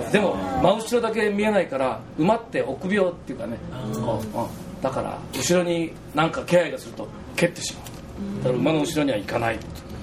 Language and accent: Japanese; Arao, Kumamoto, Japan; 荒尾にも競馬場がありましたよ、僕のふるさと。